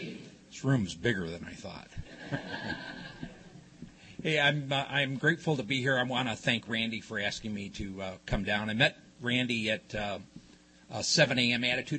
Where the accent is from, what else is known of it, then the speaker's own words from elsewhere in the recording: Chicago, Illinois, United States; I grew up in Chicago in the Midwest, and grew up in a large Irish Catholic family.